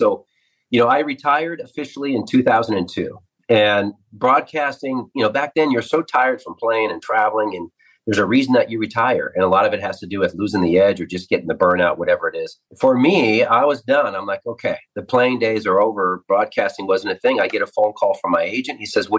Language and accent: English; Pacific Northwest, United States; But again, I grew up in the Northwest. So if you're going to grow up in the Northwest, you better be able to adjust season to season